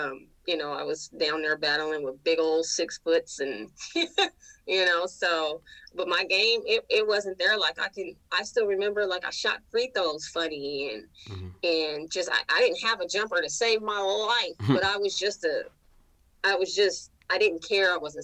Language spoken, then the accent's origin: English; Sacramento, California, United States; hello, I grew up in the South Sac. You know what I mean? I went to school, my elementary school years and middle school years in South Sac.